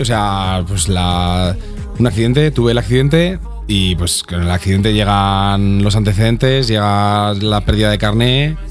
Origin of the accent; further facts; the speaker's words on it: Aranda de Duero, Castile and León, Spain; Llego a un sitio, soy de Aranda